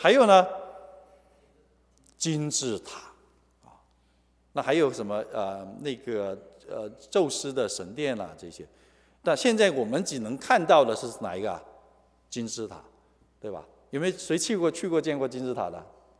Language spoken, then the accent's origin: Chinese; China; 我们中国人多伟大